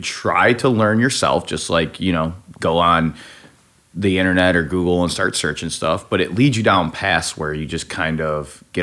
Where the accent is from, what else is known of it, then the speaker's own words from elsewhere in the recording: Rocky River, Ohio, United States; now in Lakewood, United States; I grew up in Rocky River. The office is in Rocky River. I currently live in Lakewood